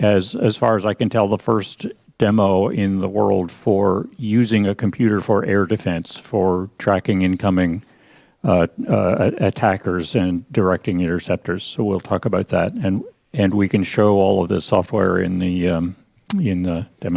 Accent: United States; I am here from the United States. I apologize. I have to be unilingual today.

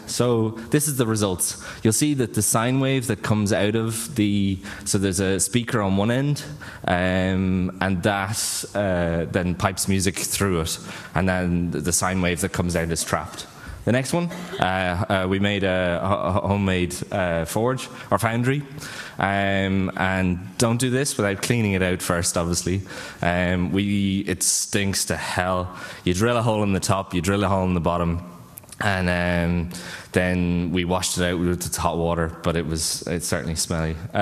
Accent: Ireland; I come from Ireland, from Hackerspace in Dublin, TOG

